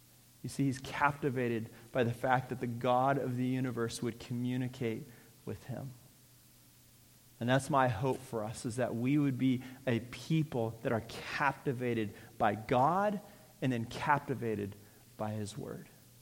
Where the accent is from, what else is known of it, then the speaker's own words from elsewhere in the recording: California, United States; You see, growing up in California, I had rarely left the state.